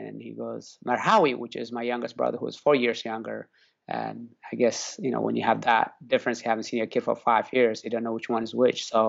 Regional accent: Eritrea; it was growing up in Eritrea, where I was born, and third world country in the Horn of Africa.

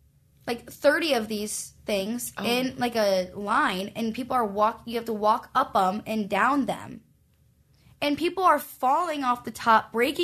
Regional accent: Michigan, United States; I'm from Michigan. There's lakes everywhere, okay?

